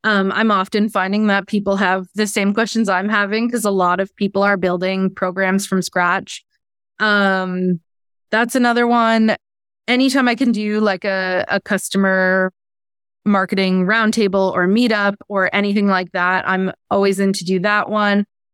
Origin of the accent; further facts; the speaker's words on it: Buffalo, New York, United States; So I am from Buffalo, New York. I went to a super tiny high school.